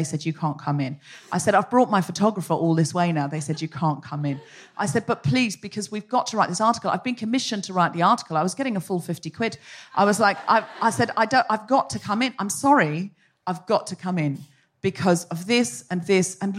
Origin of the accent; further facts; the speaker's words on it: Australia; But you're English and I'm Australian.